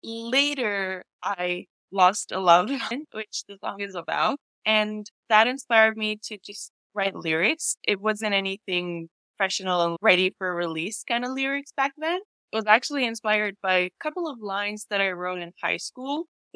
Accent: Vancouver, British Columbia, Canada; I'm from Vancouver, BC. I'm actually Iranian-Canadian

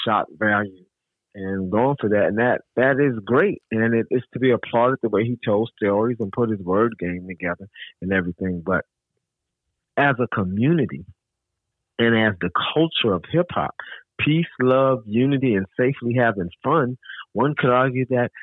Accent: Connecticut, United States; New Yorkers, see, I'm from Connecticut, and New Yorkers, the way New Yorkers are is they don't care if you're right or wrong.

